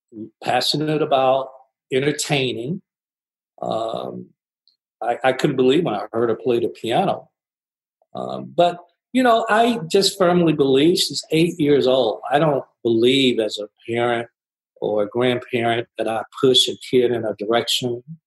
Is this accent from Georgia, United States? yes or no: no; Gaston, Alabama, United States; growing up in Gaston, Alabama, and paving the road, me and many, many, many others.